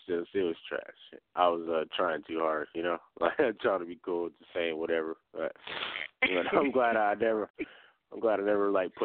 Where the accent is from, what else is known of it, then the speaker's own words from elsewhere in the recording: Seattle, Washington, United States; born there; And I was born in Seattle, so I was in Tacoma at the time.